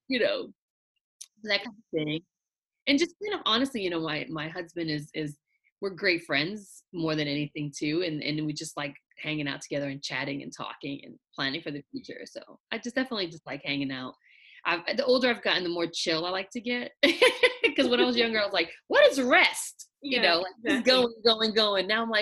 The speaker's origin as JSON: {"language": "English", "town": "New York City", "region": "New York", "country": "United States", "tie": "born or raised there", "also_born_or_lived": "Southern US", "said": "So I was born and raised in the Bronx, right? 3 train stops away from the Yankee Stadium. So I tell people I am a Southern Yankee because I grew up half up north and half in the South."}